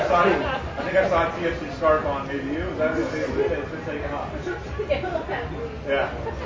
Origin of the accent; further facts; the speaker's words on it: Kansas City, Kansas, United States; I grew up in Kansas City, Kansas, where MLS was starting in 96.